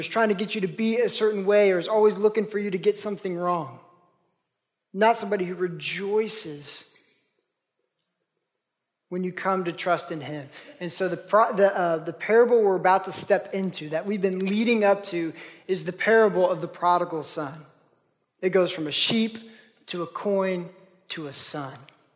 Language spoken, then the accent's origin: English; Oklahoma, United States; I grew up in Oklahoma.